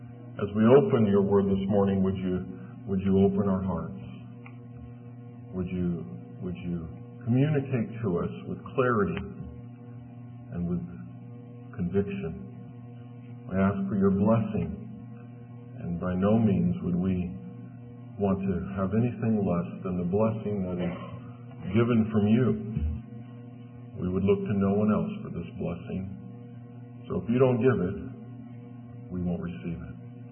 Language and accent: English; Kansas City, United States; from Kansas City.